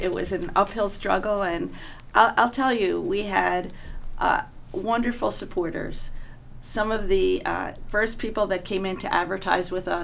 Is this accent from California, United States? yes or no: no; Buffalo, New York, United States; You don't say Amherst. You don't say Cheektowaga. You always say, I come from Buffalo.